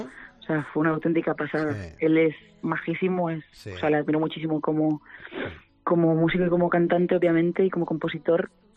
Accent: Galicia, Spain; yo soy gallega y estaba en un bar de Pontevedra.

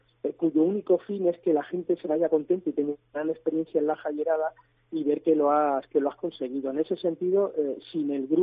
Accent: Ceuta, Spain; moved away as an adult; now in Navarre, Spain; yo no soy navarro, yo vengo de Ceuta

